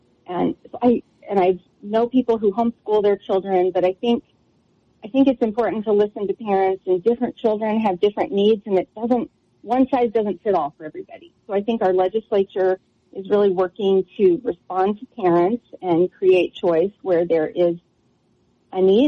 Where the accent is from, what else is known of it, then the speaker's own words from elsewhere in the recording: Brownsville, Texas, United States; So I lived in the Rio Grande Valley. I grew up in Brownsville, right?